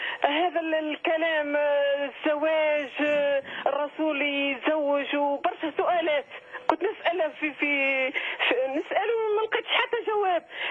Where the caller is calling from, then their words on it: Tunisia; انا من تونس